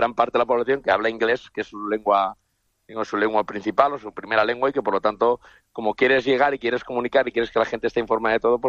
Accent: Valencian Community, Spain; Sí, aquí hay mucho mucho fervor por la pólvora, como buenos valencianos.

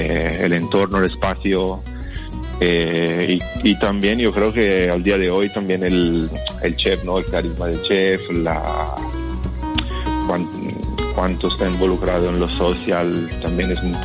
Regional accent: Italy; Spanish is a second language; yo y Paolo somos italianos

